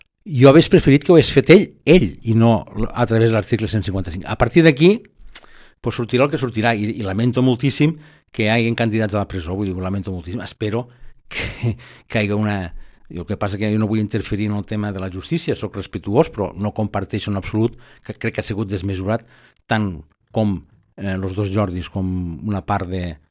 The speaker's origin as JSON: {"language": "Catalan", "region": "Catalonia", "country": "Spain", "said": "com a català"}